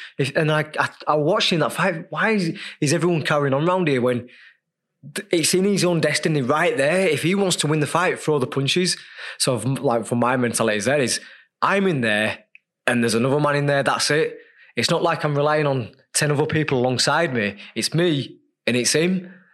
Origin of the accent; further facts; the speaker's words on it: Leeds, Yorkshire and the Humber, United Kingdom; when I grew up in Leeds, you know